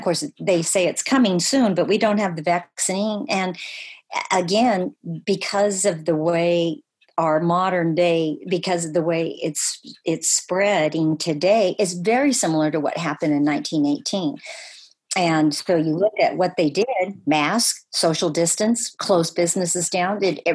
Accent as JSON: {"language": "English", "town": "Chico", "region": "California", "country": "United States", "tie": "born or raised there", "said": "when our family came to Chico, they didn't have a lot of money. We were probably, I always say to people, I was born and raised in Chico, but we were one of the poor folk."}